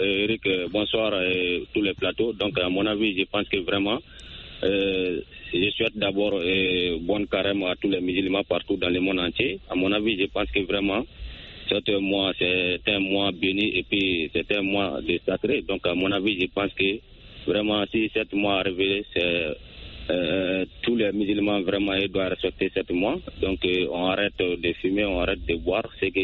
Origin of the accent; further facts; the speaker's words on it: Soninkéni, Mali; Oui, effectivement, depuis dans mon village natal à Soninkéni.